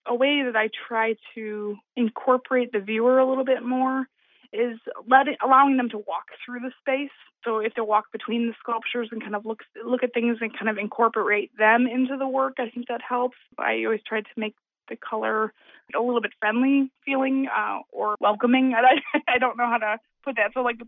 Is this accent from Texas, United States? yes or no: no; Channahon, Illinois, United States; I grew up in Shanahan, Illinois, which is right around Joliet, about 45 minutes south of Chicago.